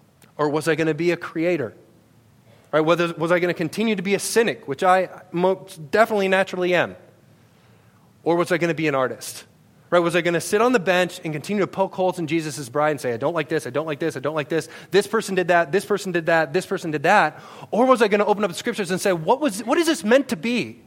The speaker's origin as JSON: {"language": "English", "town": "Worthington", "region": "Minnesota", "country": "United States", "tie": "born or raised there", "said": "I grew up in Worthington, Minnesota. It was the only home I ever knew. I wanted to graduate from high school there."}